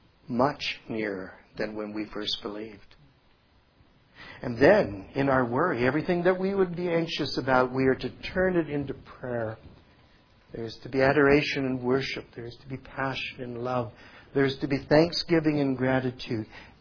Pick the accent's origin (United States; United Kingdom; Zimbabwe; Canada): Canada; Windsor, Ontario; moved away as an adult; I grew up, I aged in Windsor. I was born in Windsor, lived there till I was 24.